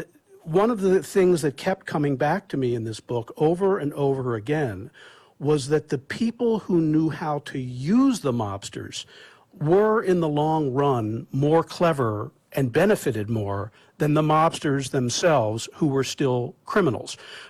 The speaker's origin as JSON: {"language": "English", "town": "Cherry Hill", "region": "New Jersey", "country": "United States", "tie": "born or raised there", "said": "Well, I grew up around it. I grew up in Cherry Hill, New Jersey, a few miles outside of Philadelphia."}